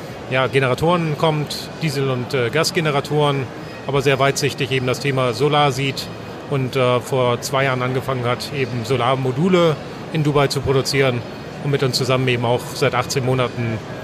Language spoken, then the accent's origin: German; Northern Germany, Germany; als Norddeutscher sage ich